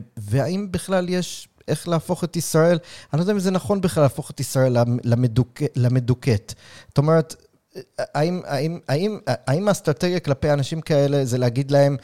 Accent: United States; now in Israel; הסימפתיה הבסיסית שאני גדלתי בארצות הברית, שזה היה דור יותר, 18 עד 24

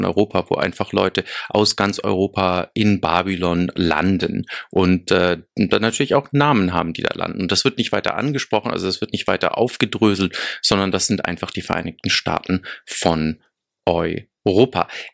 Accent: Finland; Als Finne musste ich da wirklich gleich mal aufhorchen.

